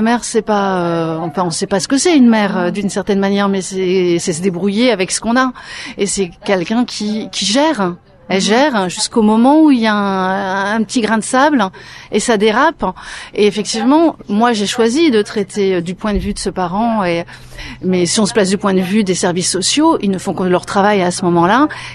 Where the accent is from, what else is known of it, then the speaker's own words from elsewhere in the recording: Brittany, France; moi je viens de Bretagne